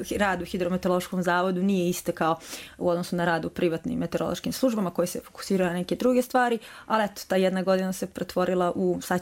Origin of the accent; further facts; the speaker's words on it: Belgrade, Serbia; born there; now in Republika Srpska, Bosnia and Herzegovina; U Beogradu.